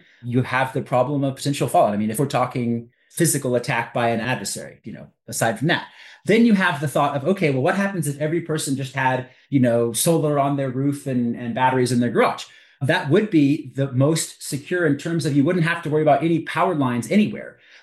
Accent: California, United States; Perfect example, California. I grew up outside of the Mojave Desert

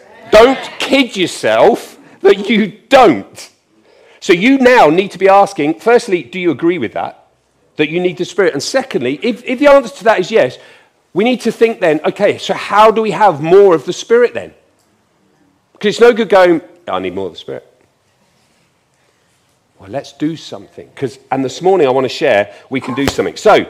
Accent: England, United Kingdom; Incidentally, I'm English.

